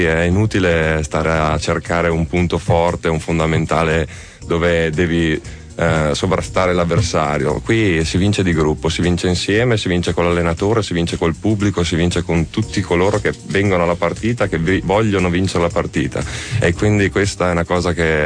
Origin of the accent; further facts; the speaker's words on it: Colognola ai Colli, Veneto, Italy; un'oretta da casa, sono di Verona, vicino Verona, esattamente tra Verona e Vicenza.